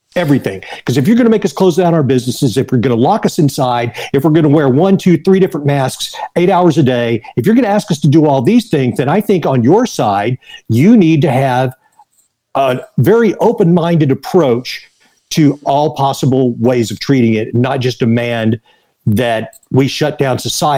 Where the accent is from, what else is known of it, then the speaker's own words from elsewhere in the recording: Texas, United States; Well, here's the – okay, so because I'm from Texas, for those who may have never heard me on Mario's show